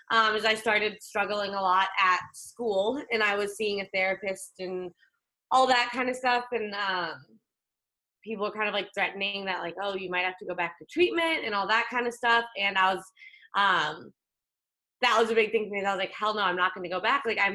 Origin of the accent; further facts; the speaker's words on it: Chicago, Illinois, United States; moved away as an adult; now in San Diego, United States; I am originally from Chicago, and I came out here for school.